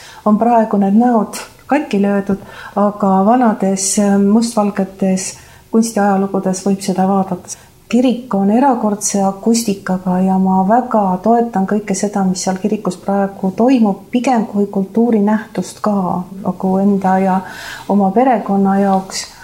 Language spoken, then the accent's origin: Estonian; Saare County, Estonia; born or raised there